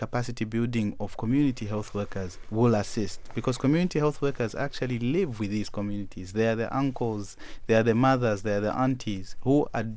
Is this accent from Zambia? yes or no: yes; Zambia; Actually, today in my home country, in Zambia, the president actually led the nation to commemorate World Malaria Day.